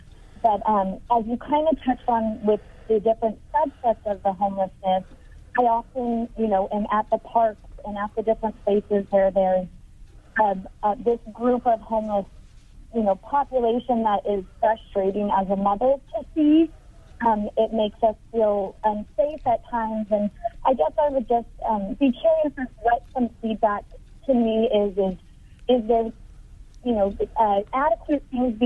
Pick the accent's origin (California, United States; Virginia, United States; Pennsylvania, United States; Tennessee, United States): California, United States; Atascadero; Okay. I am a mother from Atascadero with young children